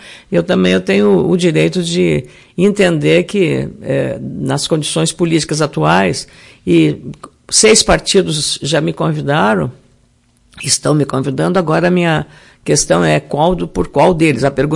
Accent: Lagoa Vermelha, Rio Grande do Sul, Brazil; born or raised there

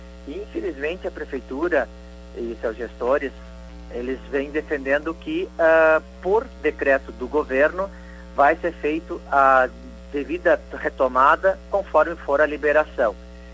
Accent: Rio Grande do Sul, Brazil; Porque nós somos gaúchos, a gente gosta de confraternizar, a gente gosta de dançar

